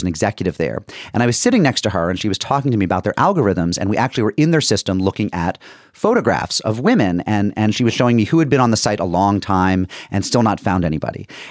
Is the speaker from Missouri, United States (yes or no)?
no; Massachusetts, United States; Growing up in Western Massachusetts, I did not know a soul who had had a nose job